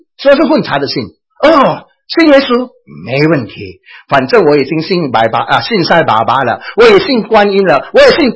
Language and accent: Chinese; China; 叫做我们中国人的这个沙粒啊